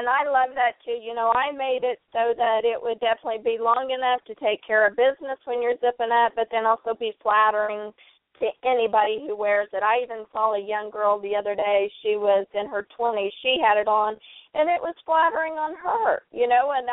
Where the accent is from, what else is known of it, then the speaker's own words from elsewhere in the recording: Oklahoma, United States; I am from the great state of Oklahoma, and I reside in Stillwater, which is halfway in between Oklahoma City and Tulsa.